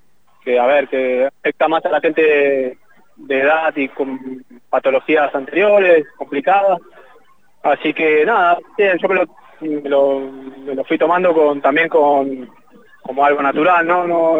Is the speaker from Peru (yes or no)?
no; Zapala, Neuquén, Argentina; moved away as an adult; soy del año 77. Me fui, creo que en el 95. En el 96 me fui de Zapala. En el 95 terminé la escuela secundaria en el CP número 3.